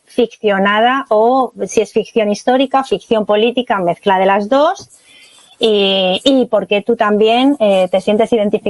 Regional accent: Madrid, Community of Madrid, Spain; born there; en Madrid, que es mi ciudad natal

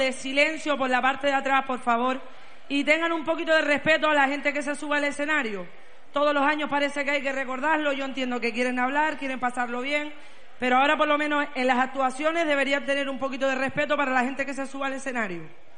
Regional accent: Cuba; moved away as an adult; now in Canary Islands, Spain; soy una vieja cubana. Llevo aquí entre ustedes 25 años. Llegué aquí en Canarias

